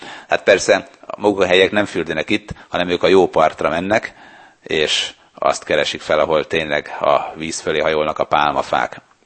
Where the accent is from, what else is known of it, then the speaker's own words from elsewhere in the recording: Budapest, Hungary; Nagyon örült nekünk, mert hogy mi pestiek vagyunk